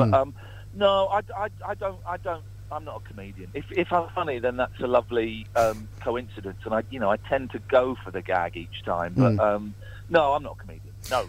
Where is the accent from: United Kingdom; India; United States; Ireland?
United Kingdom; Slough, South East England; also born or lived in Farnham Common; I grew up in Slough, but then. Well, I spent the first 11 years of my life in Slough, and then we moved to Farnham Common, which is kind of just on, is in Buckinghamshire.